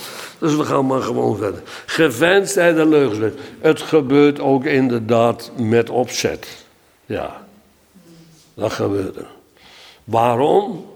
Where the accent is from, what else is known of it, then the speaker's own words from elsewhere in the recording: Netherlands; En dan moeten wij als Nederlanders daar kijken en luisteren.